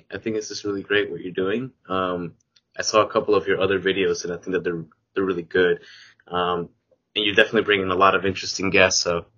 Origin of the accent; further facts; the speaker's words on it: North Carolina, United States; But I'm from the United States, from the East Coast of North Carolina.